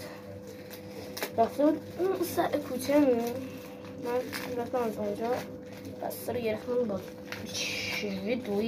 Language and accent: Persian; Zanjan, Zanjan Province, Iran; من زنجانی هستم